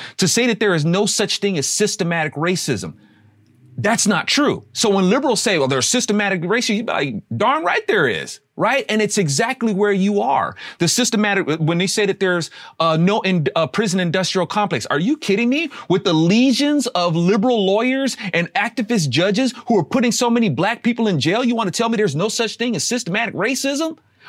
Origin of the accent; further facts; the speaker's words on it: United States; I'm Republican. Right. I'm Christian. I'm an American.